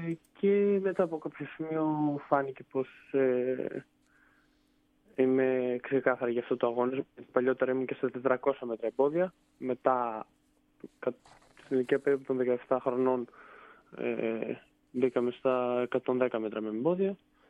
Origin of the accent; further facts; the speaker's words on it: Serres, Central Macedonia, Greece; είμαι από Σέρες, σπουδάζω Σέρες, Σέρες γεννήθηκα, Σέρες μεγάλωσα και πιστεύω ότι θα μείνω αρκετά χρόνια ακόμα εδώ. Εδώ είναι οι γονείς μου, οι φίλοι μου, ο προπονητής μου, εδώ είναι το περιβάλλον μου.